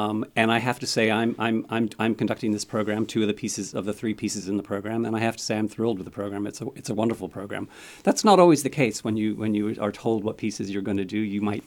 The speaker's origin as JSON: {"language": "English", "region": "England", "country": "United Kingdom", "tie": "born or raised there", "said": "But I grew up in England, so just to throw that one in there."}